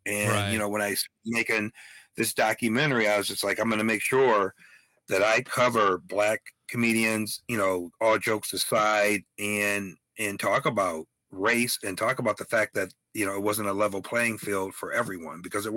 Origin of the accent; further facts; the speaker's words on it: Evanston, Illinois, United States; You know, I'm from Evanston originally, you know, north suburb of Chicago, so it's not like South or Southside or anything.